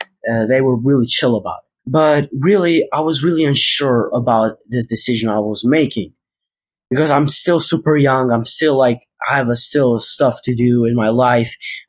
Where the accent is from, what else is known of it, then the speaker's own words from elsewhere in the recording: Kosovo; I'm from Kosovo, which is a small country in South Balkan who many people don't know of.